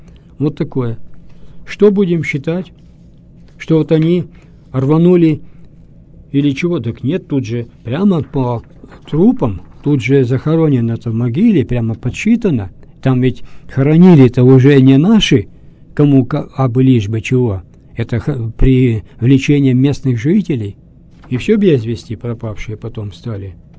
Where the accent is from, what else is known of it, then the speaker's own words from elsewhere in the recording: Yekaterinburg, Sverdlovsk Oblast, Russia; born there; я родился в Свердловске, но родители-то мои бежали из крестьянских земель Вологодской области